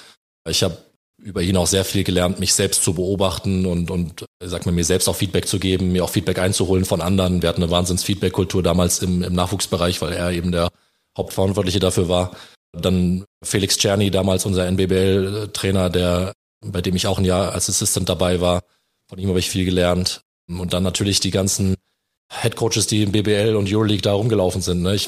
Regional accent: Ronnenberg, Lower Saxony, Germany; Ich bin in der Nähe von Hannover aufgewachsen, bei Ronnenberg, kleines Dorf in der Nähe von Hannover.

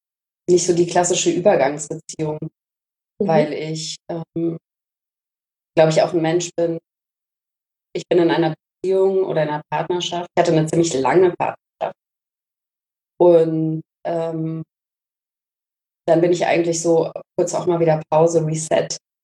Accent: Cologne, North Rhine-Westphalia, Germany; born there; now in Hamburg, Germany; Und ich bin eigentlich geboren in Köln.

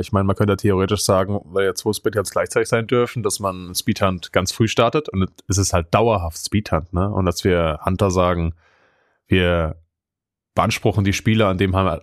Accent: Hesse, Germany; ich bin ja bei Fulda aufgewachsen.

